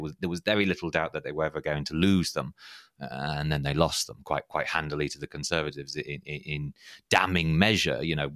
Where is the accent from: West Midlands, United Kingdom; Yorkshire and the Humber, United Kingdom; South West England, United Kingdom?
Yorkshire and the Humber, United Kingdom; Harrogate; Because in my hometown, well, I'm from Harrogate, we've been formed part of North Yorkshire, or rather North Yorkshire and York combined authority.